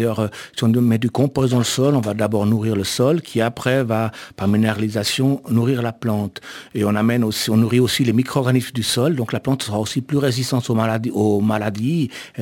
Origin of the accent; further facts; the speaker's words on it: Geneva, Switzerland; born there; moved away as an adult; Oui, je suis né à Genève.